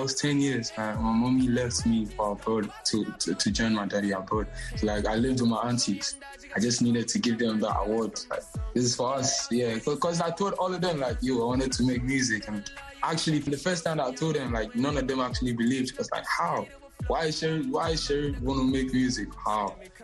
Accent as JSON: {"language": "English", "town": "Konongo Zongo", "region": "Ashanti", "country": "Ghana", "tie": "born or raised there", "said": "I grew up in Konongo Zongo. Like, Zongos are like the slummy part of the hood."}